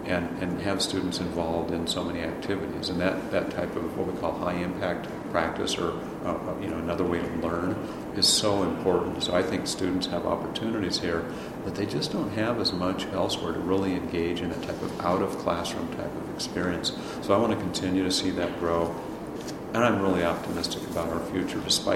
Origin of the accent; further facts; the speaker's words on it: Washington, United States; now in Milwaukee, United States; because we're from the West Coast. I grew up right outside of Seattle.